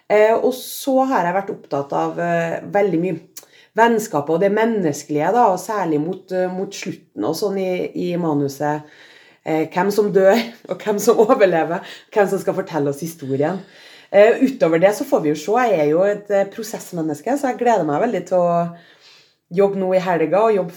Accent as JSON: {"language": "Norwegian", "region": "Trøndelag", "country": "Norway", "said": "Jeg kommer jo fra Trøndelag"}